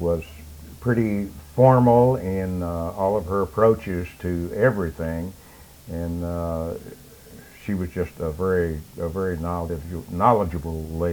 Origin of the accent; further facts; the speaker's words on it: Kentucky, United States; I grew up primarily in the head of Thicket Holler on Big Branch Ball.